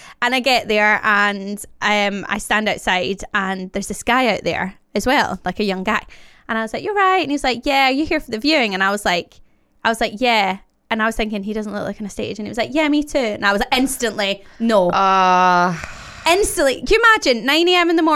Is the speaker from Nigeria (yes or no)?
no; Glasgow, Scotland, United Kingdom; So I grew up in Glasgow, so I know the areas, and that makes it so much harder.